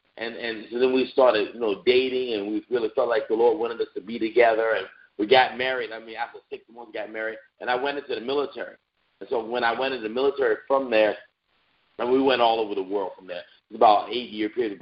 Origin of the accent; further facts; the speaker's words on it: Virginia Beach, Virginia, United States; I was raised in Virginia. I'm from Virginia. Actually, I'm from Virginia, the Virginia Beach area. And so I was raised in a church, Rock Church in Virginia Beach with John and Ann Jimenez.